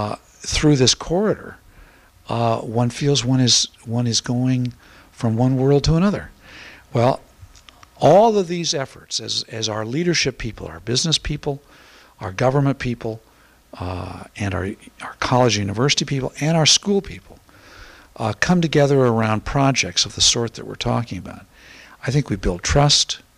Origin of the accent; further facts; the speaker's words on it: Los Angeles, California, United States; I came from Los Angeles, where as the freeways developed, the notion was you could get anywhere in 20 minutes